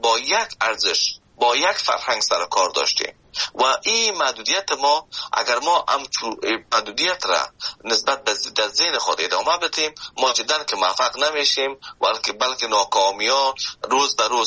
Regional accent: Afghanistan; now in Canada; وقتی که آمدم از افغانستان، شما فکر کنید که من از افغانستان به کانادا آمدم

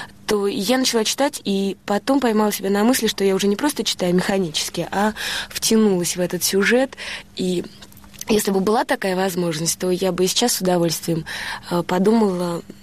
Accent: Russia; я из России с абсолютной уверенностью и гордостью за то, что я принадлежу и живу в этой стране.

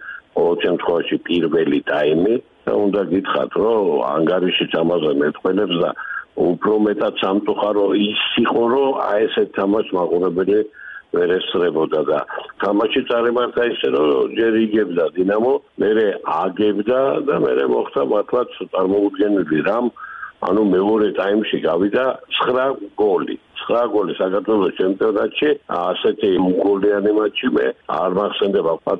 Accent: Batumi, Adjara, Georgia

